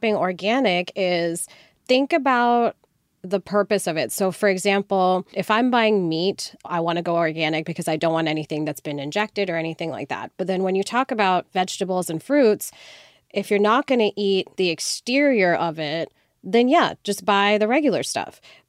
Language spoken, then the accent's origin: English; India; I'm Indian. I grew up in India partially.